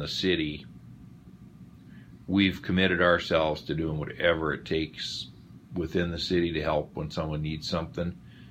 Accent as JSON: {"language": "English", "town": "Saskatoon", "region": "Saskatchewan", "country": "Canada", "lives_now": "Kelowna, Canada", "said": "But I often say … from Saskatoon, but Kelowna's my home now, and my kids were raised here"}